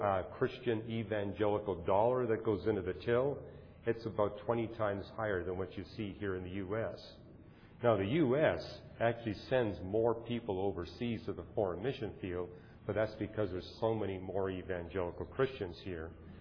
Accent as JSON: {"language": "English", "country": "Canada", "tie": "born or raised there", "lives_now": "United States", "said": "I grew up in Canada"}